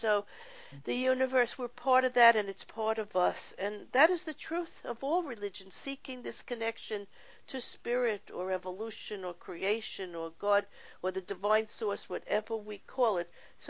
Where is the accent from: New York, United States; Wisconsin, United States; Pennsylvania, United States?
New York, United States; Brooklyn; I grew up in New York, in Brooklyn. I was born into a Jewish family.